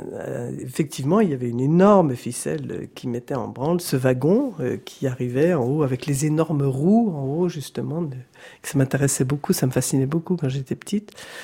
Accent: Lyon, Auvergne-Rhône-Alpes, France; Alors autre lieu de mon enfance à Lyon, c'était Fourvière.

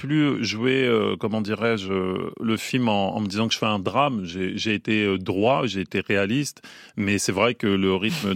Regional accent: France

